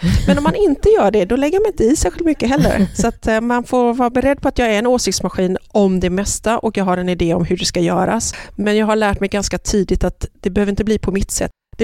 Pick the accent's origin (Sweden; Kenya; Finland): Sweden; när jag var hemma i Sverige så var jag rätt mycket sjuk, så att jag spenderade rätt mycket tid på sjukhus i min uppväxt.